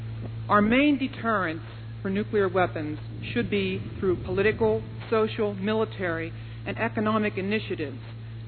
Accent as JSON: {"language": "English", "region": "Maryland", "country": "United States", "said": "I'm from Maryland, an observer."}